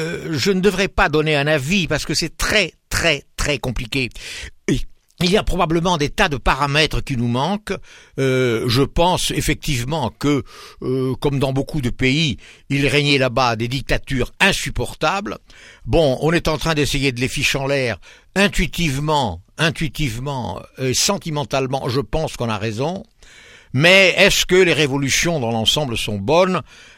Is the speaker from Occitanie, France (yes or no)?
yes; Occitanie, France; moved away; je suis originaire de l'Hérault. Comme beaucoup de gens, je suis monté dans le Nord pour gagner ma vie.